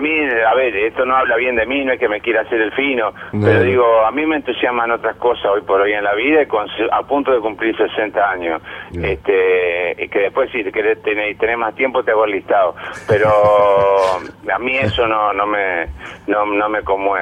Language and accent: Spanish; Colón, Argentina; yo soy de Colón, él es de Unión